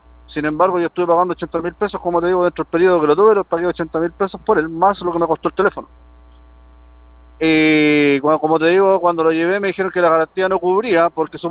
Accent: Los Ángeles, Biobío, Chile; que yo soy de Los Ángeles

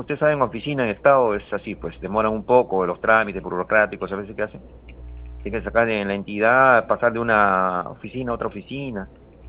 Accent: Peru; Siendo yo soy peruano, ¿no?

